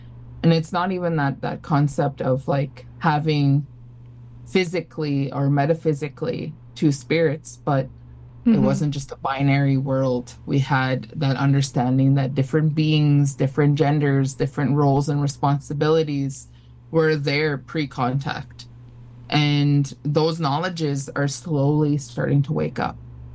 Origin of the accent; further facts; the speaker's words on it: Saskatchewan, Canada; I'm a Dakota Cree. I'm from Treaty 4, and that's located in Saskatchewan. My home reserve is from Musketeering First Nation.